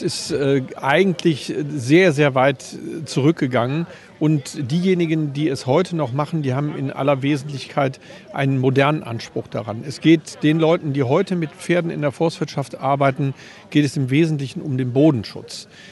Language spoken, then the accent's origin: German; Erkrath, North Rhine-Westphalia, Germany; ich komme aus Erkrath.